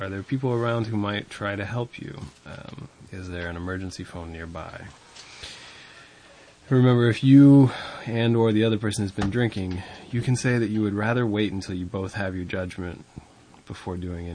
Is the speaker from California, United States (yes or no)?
yes; Laytonville, California, United States; I grew up in Laytonville, and when I was growing up there, there was, in many ways, a lack of resources for kids to get involved with activities that didn't involve alcohol and drugs.